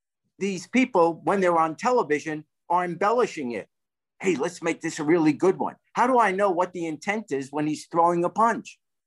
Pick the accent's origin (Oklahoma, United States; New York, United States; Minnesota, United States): New York, United States; No, I grew up in New York, but when I was a kid, I was born in the 40s